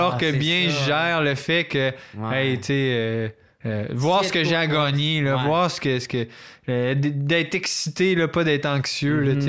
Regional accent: Quebec City, Quebec, Canada; Ouais, moi, je viens de la ville de Québec

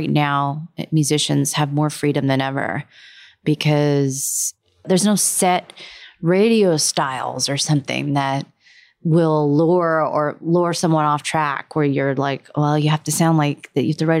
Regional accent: Pennsylvania, United States; Well, I'm from Pennsylvania. Those were right across the border.

